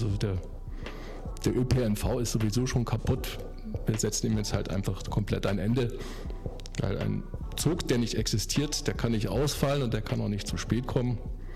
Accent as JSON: {"language": "German", "town": "Starnberg", "region": "Bavaria", "country": "Germany", "lives_now": "Weilheim, Germany", "said": "Ich bin ja selber ursprünglich aus Starnberg, habe gedacht, ich habe diese ganzen Verkehrsstreitereien hinter mir"}